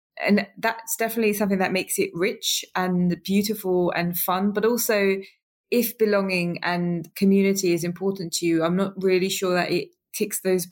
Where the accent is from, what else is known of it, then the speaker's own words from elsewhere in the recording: United Kingdom; what doesn't cause me to flinch when I describe myself is like British Asian. There's not a reason for that order. It's just like one of the delineations on our forms or whatever. So obviously British born in the UK and Asi